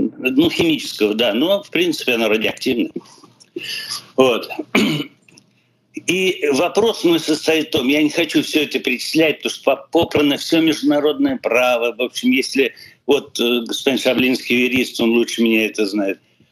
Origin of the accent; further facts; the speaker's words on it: Moscow, Russia; now in Toronto, Canada; я звоню из Торонто. Вот четверть века я живу в Канаде, сам я из Москвы.